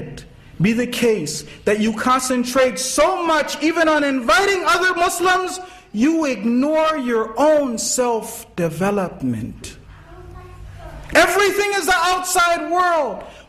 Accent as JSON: {"language": "English", "country": "United States", "said": "I'm an American. We like basketball."}